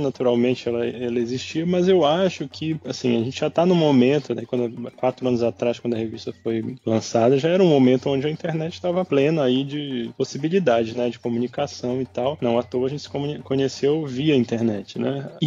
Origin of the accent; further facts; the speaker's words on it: Belém, Pará, Brazil; now in Rio de Janeiro, Brazil; quando eu mudei pro Rio, né, eu sou de Belém, quando eu mudei pro Rio